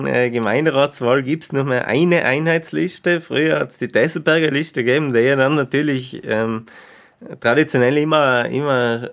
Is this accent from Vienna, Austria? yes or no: no; Tyrol, Austria; born or raised there